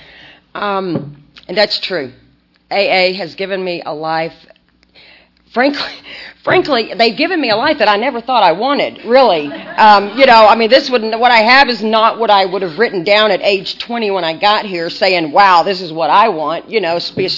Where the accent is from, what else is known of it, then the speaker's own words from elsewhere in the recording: Texas, United States; I grew up in East Texas, a little small town.